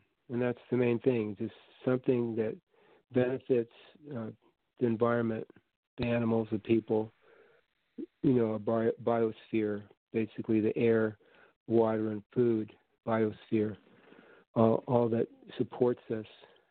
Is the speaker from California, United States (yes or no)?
yes; Huntington Beach, California, United States; Yeah, I'm from Huntington Beach here down south in California.